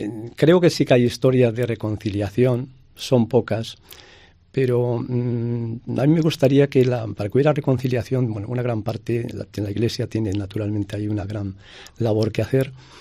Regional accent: Ávila, Castile and León, Spain; ha circulado ya por más de 20 ciudades y pueblos, entre ellos mi tierra, Ávila, Madrid.

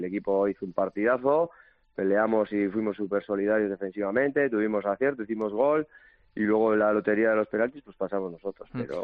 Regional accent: Busturia, Basque Country, Spain; yo soy de Bilbao, bueno, de Bilbao, de Busturias, de un pueblo de Guernica. Y he tenido 18.000 llamadas de Euskadi, de Galicia, que tengo parte de mi familia allí también.

